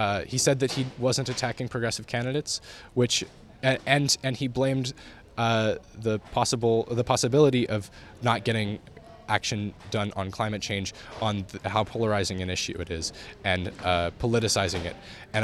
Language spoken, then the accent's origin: English; Seattle, Washington, United States; now in Grinnell, United States; I'm originally from Seattle, but I'm a second-year student here at Grinnell College.